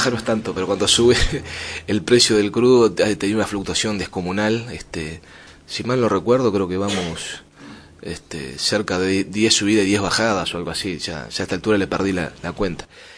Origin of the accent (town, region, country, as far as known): Uruguay